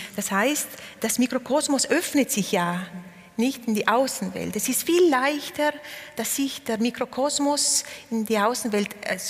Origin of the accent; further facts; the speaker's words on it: Trentino-Alto Adige, Italy; first language Ladin; German is a second language; als ladinische Person bin ich eben in Südtirol aufgewachsen, in Italien, also dreisprachig. Und es war aber auch so, dass während wir in der Familie eben Ladinisch gesprochen haben und immer noch